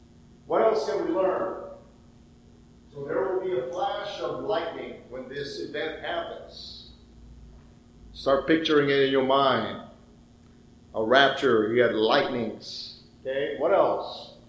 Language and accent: English; Philippines; Growing up in the Philippines, for example, when it's raining and you see the lightning just go, and then you hear rumbling, thunder.